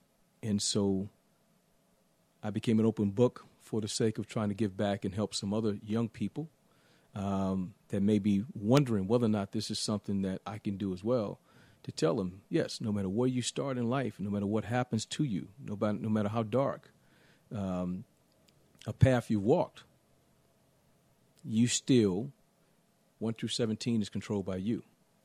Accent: Augusta, Georgia, United States; also born or lived in Atlanta; And so growing up in the South, Augusta, Georgia, Atlanta, we're a lot more in tune with the history and the journey.

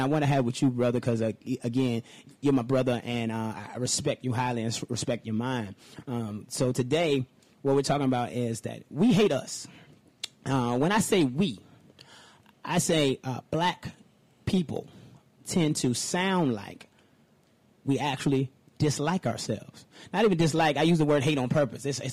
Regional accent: Richmond, Virginia, United States; There was a mall built in our town. I'm from Richmond, Virginia.

